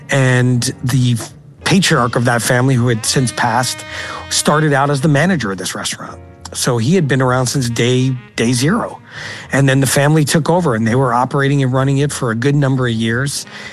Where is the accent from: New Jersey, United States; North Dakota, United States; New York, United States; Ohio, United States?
New York, United States; Brooklyn; And I got a phone call from a friend I grew up with back in Brooklyn.